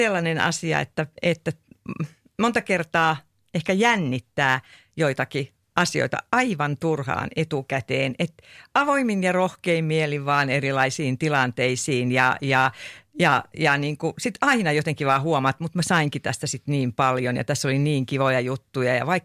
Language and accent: Finnish; Ostrobothnia, Finland; moved away as an adult; ja olen Pohjanmaalta kotoisin ja lähdin sitten sieltä Pohjanmaalta siinä vajaa parikymppisenä sitten opiskelemaan kemiaa